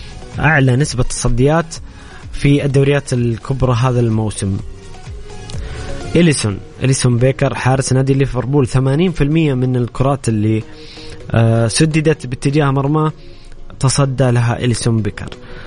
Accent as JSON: {"language": "Arabic", "country": "Saudi Arabia", "said": "طبعا أكيد المباراة الأهم بالنسبة لنا كسعوديين مباراة منتخبنا أمام منتخب باكستاني"}